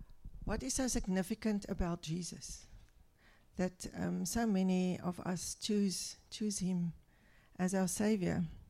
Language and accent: English; South Africa; As I come from South Africa, I thought that amount will be higher